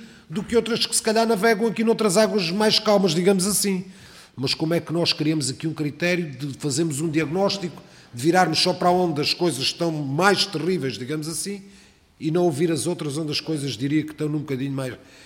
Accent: Alentejo, Portugal; A gente é alentejano para alentejano.

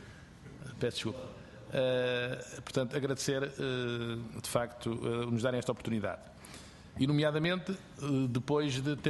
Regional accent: Coimbra, Portugal; as freguesias todas do Conselho de Góis tinham uma estação de correios. Mas a minha aldeia, que não era freguesia, tinha um postozinho de correios

